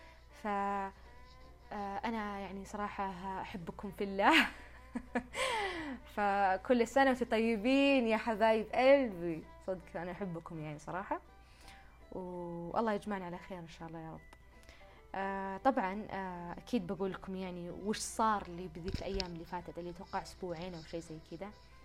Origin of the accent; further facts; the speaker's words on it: Shaqra, Riyadh Province, Saudi Arabia; طيب فرحنا احنا شقرة هي مسقط راسي او نقدر نقول مكان نشأتي هناك.